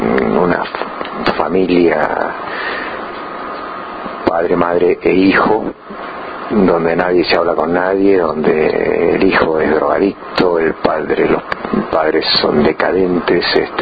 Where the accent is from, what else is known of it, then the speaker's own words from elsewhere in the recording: Buenos Aires, Argentina; born there; Yo sí tengo que decir de dónde soy, bueno, sí, nací en Buenos Aires